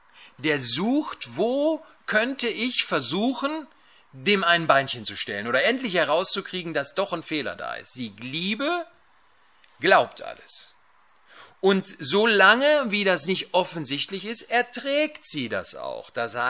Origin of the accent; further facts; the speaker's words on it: North Rhine-Westphalia, Germany; ich komme ja aus dem Ruhrgebiet, auf einmal Ruhrpott hier sprechen würde.